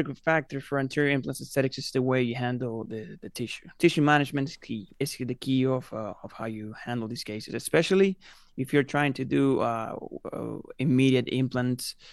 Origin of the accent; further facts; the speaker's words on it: Cuba; English is a second language; moved away as an adult; now in United States; I'm actually from Cuba. I came here when I was 18 years old.